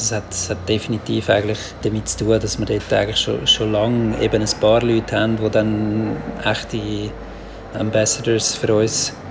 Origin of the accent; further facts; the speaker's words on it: Switzerland; Wir sind 3 Schweizer, aber auch ein Holländer und ein Österreicher gsi, die Question gegründet haben.